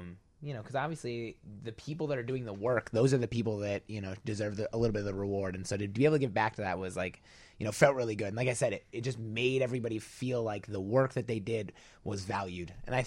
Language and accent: English; Iowa, United States; also born or lived in Salt Lake City; But I grew up in Iowa.